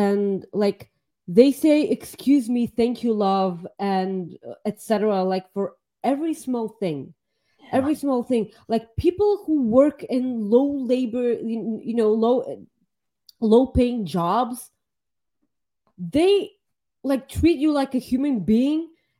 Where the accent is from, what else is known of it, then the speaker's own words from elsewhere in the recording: Bulgaria; now in England; I'm from Bulgaria. I'm from Bulgaria and I'm on the right, okay?